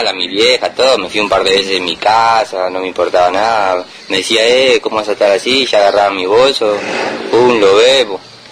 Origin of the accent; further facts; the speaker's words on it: Ezeiza, Buenos Aires Province, Argentina; soy de acá de Seiza